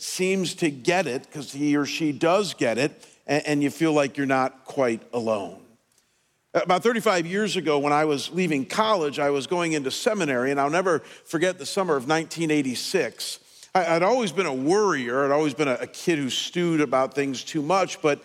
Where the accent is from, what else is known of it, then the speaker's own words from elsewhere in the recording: Cleveland, Ohio, United States; back in my hometown of Cleveland in the summer of 86